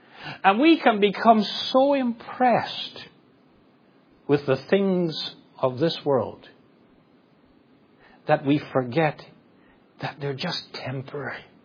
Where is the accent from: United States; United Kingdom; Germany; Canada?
United Kingdom; Northern Ireland; I grew up in Northern Ireland with they had 30 years of terrorism.